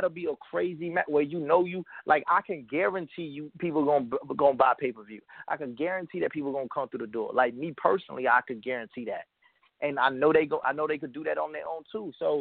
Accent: Tampa, Florida, United States; I'm from Tampa, Florida, bro. I never battled in Atlanta.

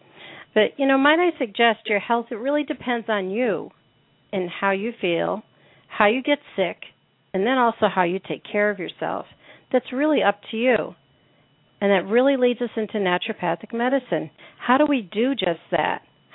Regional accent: Pennsylvania, United States; born there; I really think my beginning started when I was born in Hahnemann Hospital

